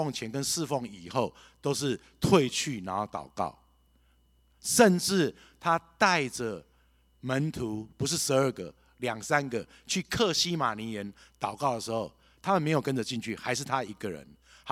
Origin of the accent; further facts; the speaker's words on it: China; 我们中国人讲有关系就没关系，没关系就